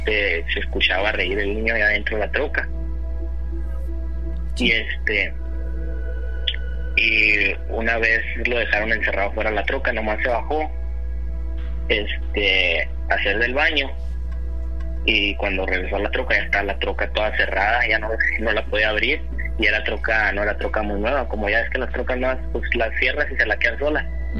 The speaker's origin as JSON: {"language": "Spanish", "town": "Delicias", "region": "Chihuahua", "country": "Mexico", "said": "yo soy de Delicias, Chihuahua."}